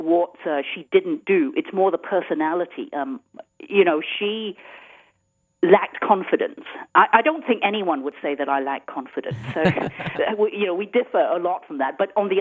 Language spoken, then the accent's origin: English; Ipoh, Perak, Malaysia; Ipoh, my hometown, which is where the story is set, is a beautiful town surrounded by limestone hills.